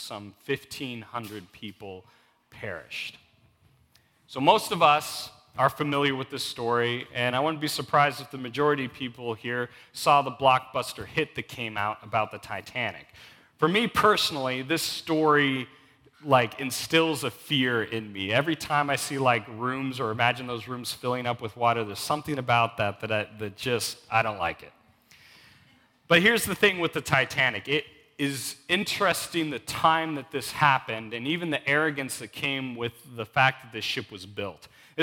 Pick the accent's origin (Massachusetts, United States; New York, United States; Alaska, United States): Alaska, United States; we'd probably call it a hill, not a mountain, because we're from Alaska